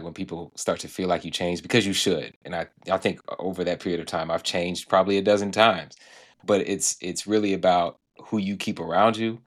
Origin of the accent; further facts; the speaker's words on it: Jacksonville, Florida, United States; I was in Jacksonville, that's my hometown